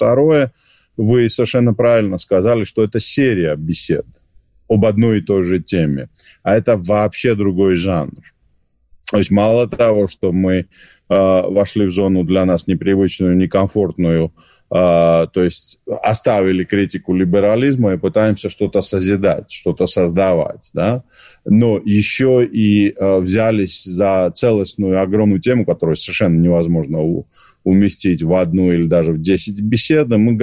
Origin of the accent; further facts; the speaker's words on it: Georgia; Я вот от чистого сердца, там, как грузин русским моим друзьям, братьям, говорю